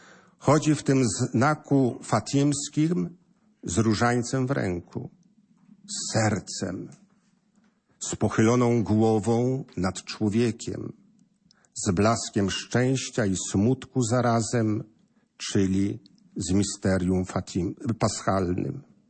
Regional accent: Radom, Masovian Voivodeship, Poland; Ponieważ pochodzę z Radomia, pracuję w Radomiu

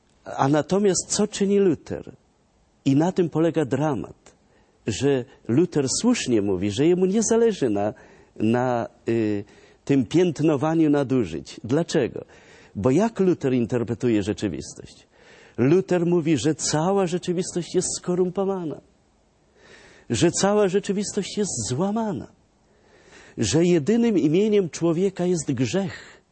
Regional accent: Lublin Voivodeship, Poland; Właśnie, z Lubelszczyzny, pięknie, z mojej małej ojczyzny.

